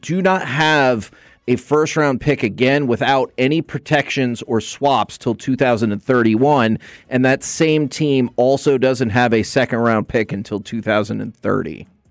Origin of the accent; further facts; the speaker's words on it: Texas, United States; Oh, look, we were all born and raised in the Metroplex.